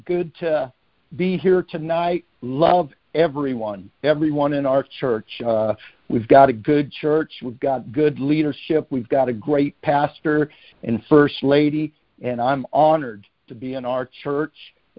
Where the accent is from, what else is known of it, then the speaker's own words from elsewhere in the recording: Lancaster, Pennsylvania, United States; born there; But I was born in Lancaster, Pennsylvania.